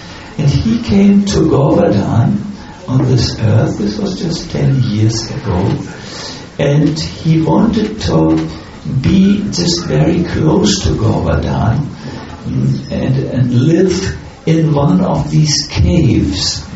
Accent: Germany; because I'm from Germany. And I may taste differently, the blood and all that.

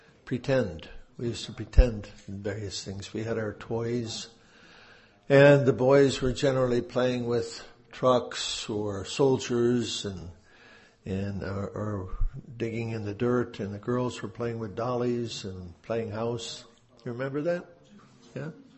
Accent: United States; I'm from the United States, visiting your lovely country for the second time.

